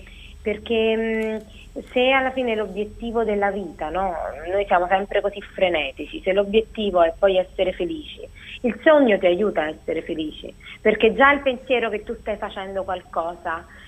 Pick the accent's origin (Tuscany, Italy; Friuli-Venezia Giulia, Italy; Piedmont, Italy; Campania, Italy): Campania, Italy; Naples; sono napoletana come